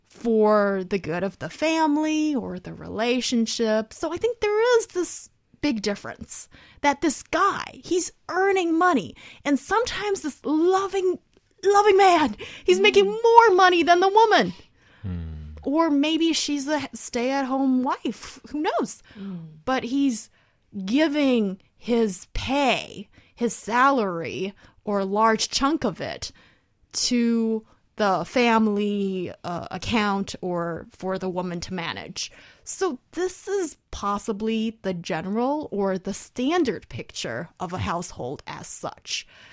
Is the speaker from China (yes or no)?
yes; China; English is a second language; Because, well, I'm from China. I'm familiar with the Chinese situation or the Chinese kind of relationship.